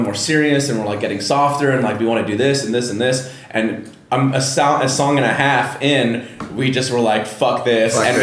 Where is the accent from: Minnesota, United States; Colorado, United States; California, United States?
California, United States; it was pretty aggressive for like the valley where I grew up in San Fernando Valley.